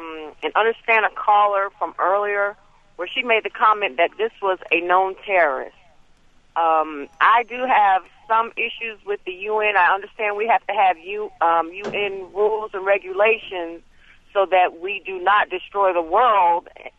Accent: United States; But as an American, I feel like if something like this had been done, we could have avoided a lot

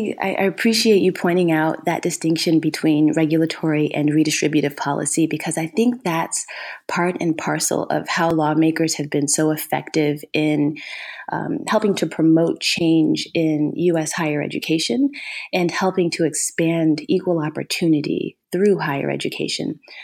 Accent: Ohio, United States; And I'm originally from Ohio.

